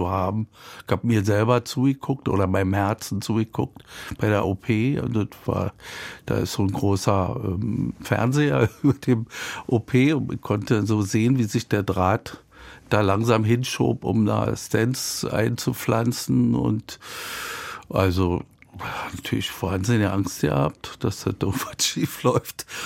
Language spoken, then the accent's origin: German; Berlin, Germany; Ich bin ja ein alter Berliner und da Berlin ist eine Rauhstadt